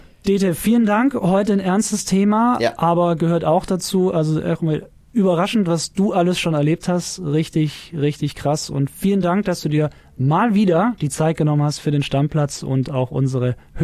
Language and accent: German; Berlin, Germany; wir hier als Berliner